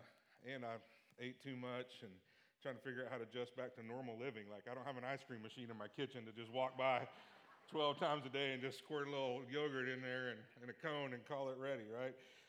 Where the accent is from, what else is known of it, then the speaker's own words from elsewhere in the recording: Oklahoma, United States; I'm from Oklahoma. I'm an OU fan.